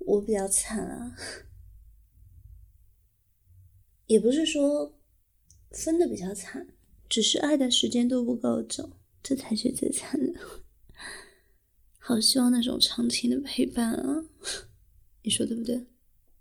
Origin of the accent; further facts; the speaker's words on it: Xinjiang, China; 嗯，是，我的老家在新疆，是不是很远的地方？